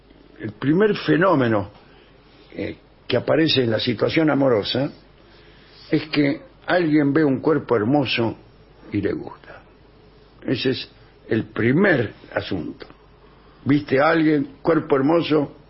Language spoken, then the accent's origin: Spanish; Tandil, Buenos Aires Province, Argentina; now in Barcelona, Spain; Hola, vengadores. … de Tandil, pero vivo en Barcelona.